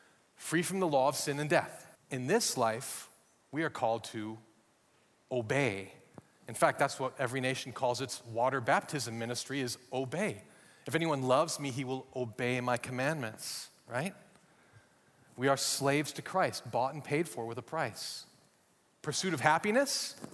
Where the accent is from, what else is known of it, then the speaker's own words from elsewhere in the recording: Minnesota, United States; accent: Minnesotan; I am American, if you can't tell by my accent. I'm actually from Minnesota, so I could use my Minnesotan accent if you want, eh?